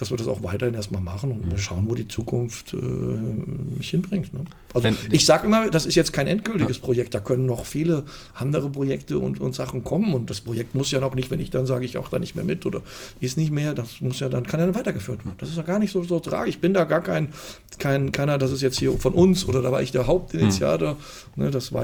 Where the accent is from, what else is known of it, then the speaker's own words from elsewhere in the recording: Fulda, Hesse, Germany; Fulda. Ja, der Entschluss kam dann, weil meine Frau ist auch ein Fulderer Mädchen, ist hier verwurzelt, familiär, und meine Mutter lebt hier noch in Fulda.